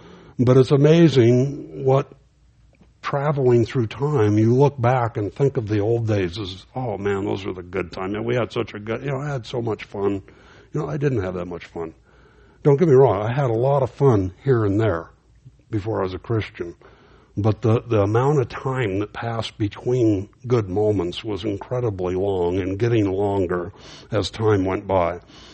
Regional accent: Los Angeles, California, United States; And you know, growing up in East L.A., I mean, I was used to stuff.

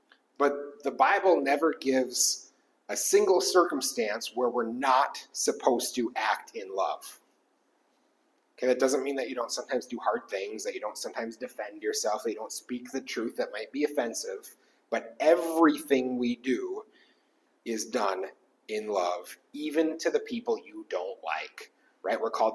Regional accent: Wisconsin, United States; I'm from Wisconsin, which means if I'm going to use a sport analogy, I want to use American football.

